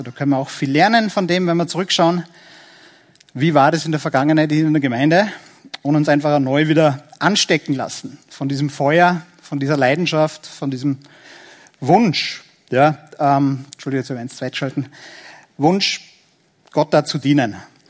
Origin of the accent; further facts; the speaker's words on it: Austria; Da sind wir gerade als Österreicher oft ein bisschen herausgefordert